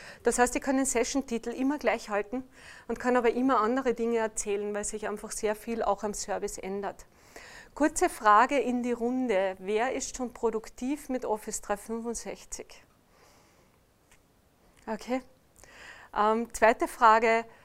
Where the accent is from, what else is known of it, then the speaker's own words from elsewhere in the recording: Austria; wie Sie wahrscheinlich hören an meinem Akzent, ich bin nicht aus Deutschland, ich bin aus Österreich.